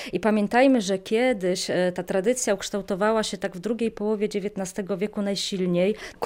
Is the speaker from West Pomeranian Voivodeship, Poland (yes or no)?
no; Wiskitki, Masovian Voivodeship, Poland; also born or lived in Łódź; Ja przyjechałam z Łodzi. Poprzednio pracowałam w Łodzi w Muzeum Archeologicznym i Etnograficznym. Niemniej ja pochodzę z Wiskitek pod Żyrardowem, taka mała miejscowość, ale po mieczu jestem kurpianką z Puszczy Białej.